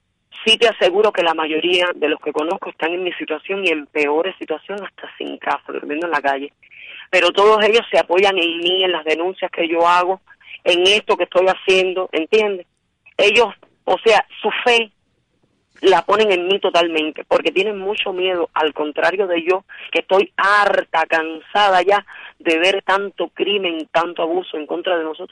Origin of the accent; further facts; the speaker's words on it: Cuba; como cubano y como que estoy aquí dentro del lobo.